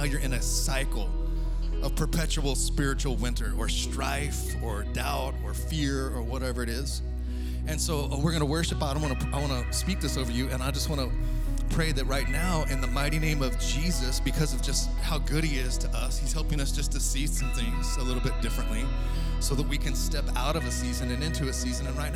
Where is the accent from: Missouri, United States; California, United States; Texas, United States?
Texas, United States; now in Northeast Kansas, United States; We came from South Texas, where there were just two seasons, hot and slightly less hot.